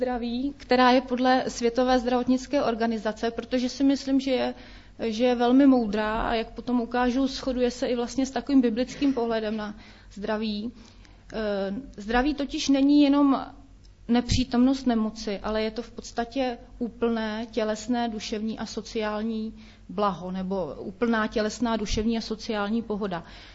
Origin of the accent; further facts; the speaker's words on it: Prague, Czechia; moved away as an adult; now in Havlíčkův Brod, Czechia; pocházím z Prahy, ale už vlastně 12. rok žiju na Vysočině v Havlíčkově Brodě. Přišla jsem sem vlastně za prací po promoci hnedka.